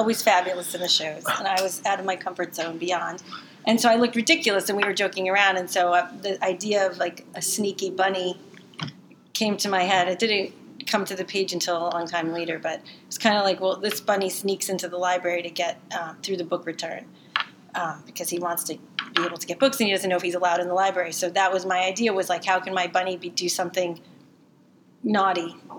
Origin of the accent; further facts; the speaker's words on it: Long Branch, New Jersey, United States; I grew up around here in Long Branch.